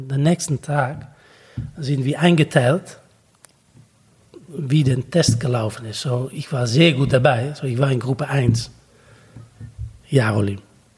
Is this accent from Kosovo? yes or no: no; Netherlands; German is a second language; wir sind in Holland aufgewachsen mit dem Ball.